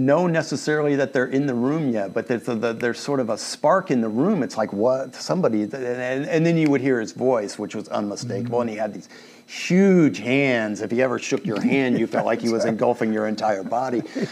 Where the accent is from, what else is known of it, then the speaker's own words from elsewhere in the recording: Tulsa, Oklahoma, United States; now in Kansas City, United States; I was talking about Tulsa as my hometown, and you always have that special place for the place that you grew up.